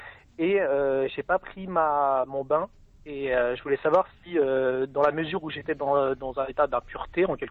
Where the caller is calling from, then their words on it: Poissy, Île-de-France, France; De Poissy.